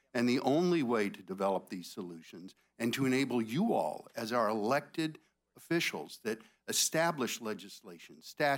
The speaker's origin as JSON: {"language": "English", "town": "Key West", "region": "Florida", "country": "United States", "tie": "born or raised there", "said": "I think some of you know I was born in Florida, a local boy, grew up first few years down in Key West."}